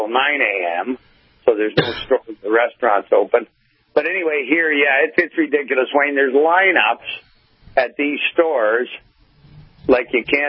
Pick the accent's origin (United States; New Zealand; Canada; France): Canada; Hamilton, Ontario; now in Niagara, Canada; I was in Hamilton, a town, my hometown, an hour away from down here in Niagara.